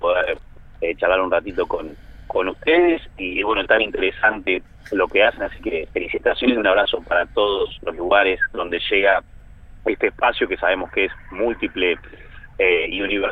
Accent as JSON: {"language": "Spanish", "town": "Dolores", "region": "Buenos Aires Province", "country": "Argentina", "tie": "born or raised there", "said": "acá en mi pueblo, en Dolores, provincia de Buenos Aires, en un club de mi barrio."}